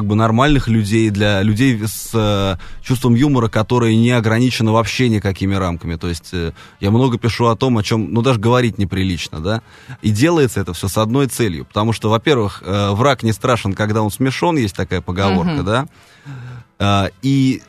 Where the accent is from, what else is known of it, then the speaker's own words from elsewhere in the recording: Moscow, Russia; То есть то, что мне было видно в родном городе.